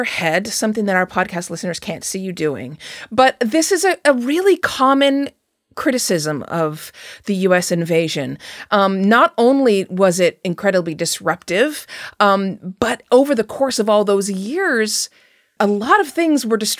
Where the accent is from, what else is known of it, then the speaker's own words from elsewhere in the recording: United States; as opposed to the picture that I have gotten as a journalist and as an American.